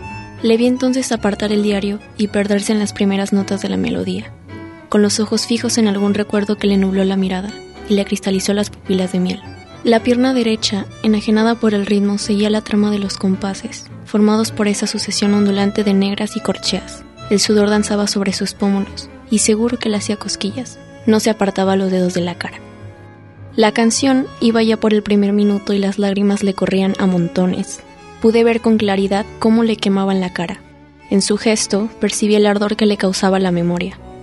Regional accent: Guadalajara, Jalisco, Mexico; Además, soy tapatía.

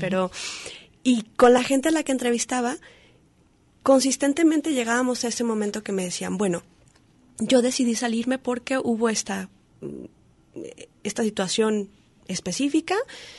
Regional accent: Guadalajara, Jalisco, Mexico; moved away; yo también como migrante, de alguna manera, yo también me salí de México, de Guadalajara

